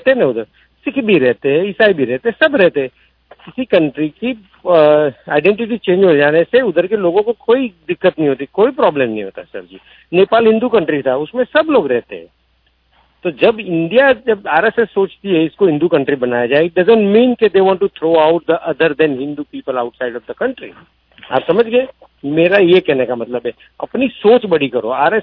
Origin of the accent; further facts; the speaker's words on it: Gujarat, India; हम गुजरात से हैं, गुजरात में कितने लोग कराची से आए थे